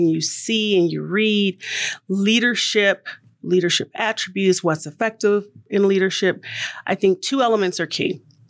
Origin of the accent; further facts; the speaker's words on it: Toledo, Ohio, United States; now in Denver, United States; No, I am originally from Ohio and a manufacturing town. I'm from Toledo.